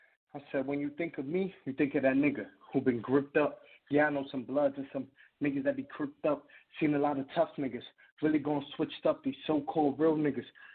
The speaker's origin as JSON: {"language": "English", "region": "New York", "country": "United States", "said": "I'm from the Bronx, but like I said, I'll be out here in PA, out in town."}